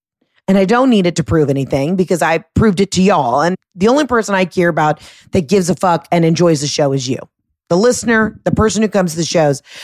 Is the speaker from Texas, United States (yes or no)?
no; Atlanta, Georgia, United States; Wanted to say huge thank you to everybody in my hometown, everybody in Atlanta, who's bought tickets to these shows.